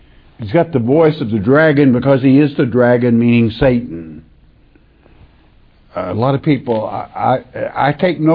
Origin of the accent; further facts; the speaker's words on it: Ireland; now in United States; just like I would be called an Arkansan because I live in Arkansas. But I'm an Irishman